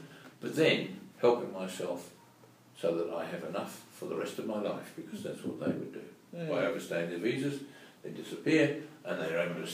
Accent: Australia; Also, excuse me saying this, as an Australian I'll say it, the bulk of those 98% are white.

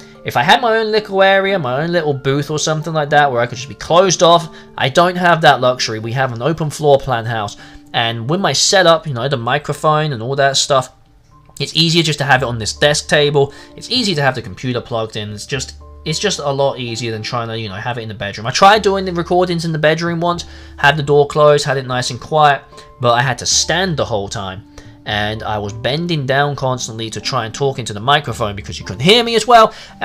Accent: England, United Kingdom; And yes, I said cup of tea, being English. Americans, you can laugh now. My English listeners, thank you for understanding.

